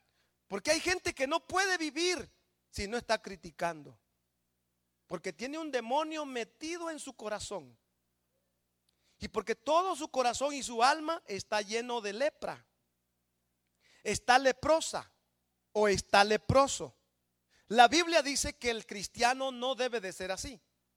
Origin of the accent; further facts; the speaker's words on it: El Salvador; En tiempo de la guerrilla murieron muchos en el año 87, 88 allá en mi país, El Salvador.